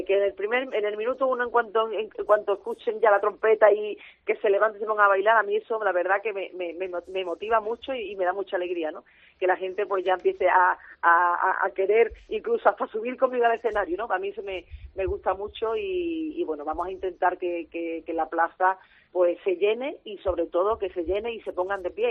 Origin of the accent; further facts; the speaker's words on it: Huelva, Andalusia, Spain; Bueno, es verdad que yo, como soy de Huelva